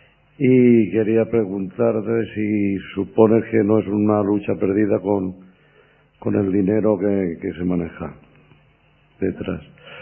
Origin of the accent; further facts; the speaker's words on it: Madrid, Community of Madrid, Spain; vengo de Madrid.